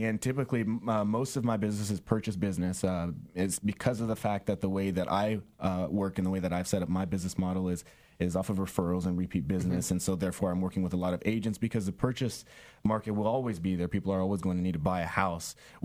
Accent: San Diego, California, United States; Sarah Mesa, and both of my parents worked in Sarah Mesa, so I went to elementary school there. Went to high school at St. Augustine in North Park.

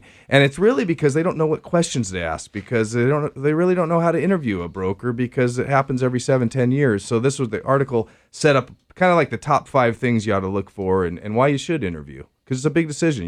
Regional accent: Las Vegas, Nevada, United States; I was born and raised in Las Vegas where my dad was an English professor.

